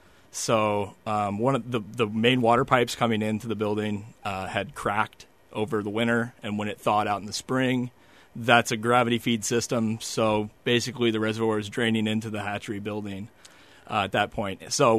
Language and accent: English; Indiana, United States; but I'm from Indiana, so I didn't really know anything about salmon.